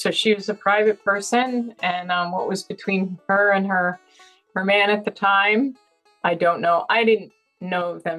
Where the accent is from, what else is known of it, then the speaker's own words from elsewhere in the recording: New York, United States; We grew up in the Catskills in New York State in a tiny town. It was idyllic, very rural upbringing, beautiful school, sports, forest, hiking, swimming in the rivers.